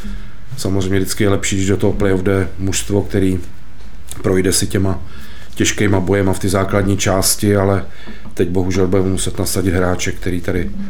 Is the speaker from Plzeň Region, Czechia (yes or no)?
no; Kolín, Central Bohemian Region, Czechia; Já jsem rodilý Kolíňák, no.